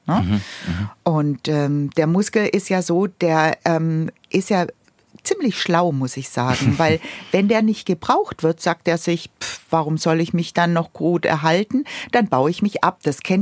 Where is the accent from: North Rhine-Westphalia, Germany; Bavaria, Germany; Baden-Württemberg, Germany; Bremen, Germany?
Baden-Württemberg, Germany; accent: Swabian; Vielleicht hört man es bei mir durch die Sprache, durch den Dialekt schon. Ich komme aus dem Schwäbischen.